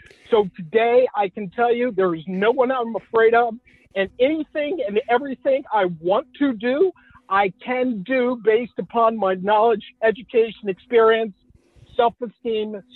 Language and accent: English; St. Augustine, Florida, United States; My hometown of St. Augustine was established in 1565. My family has been in America for over 400 years.